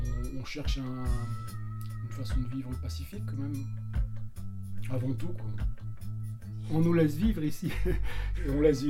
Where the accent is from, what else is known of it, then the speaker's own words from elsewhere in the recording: Brittany, France; moi je suis breton hein, quand même d'origine, donc je retrouve ici mon enfance, même si mon enfance n'était pas dans le Cap. Hein. On a vécu avec mes parents sur une île des Glénans, on a vécu près de Concarneau, on a vécu dans le nord, ce qui s'appelait les Côtes du Nord à l'époque